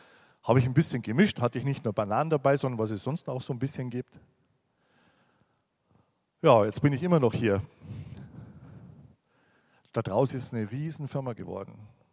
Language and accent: German; West Germany, Germany; Als Wessi war ich das nicht gewohnt.